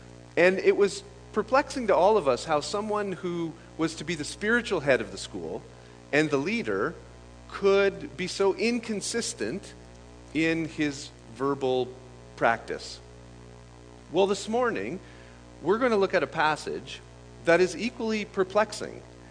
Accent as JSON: {"language": "English", "town": "Sault Ste. Marie", "region": "Michigan", "country": "United States", "tie": "born or raised there", "said": "But in another sense, I'm really home. I'm right home, because I grew up here in Sault Ste. Marie"}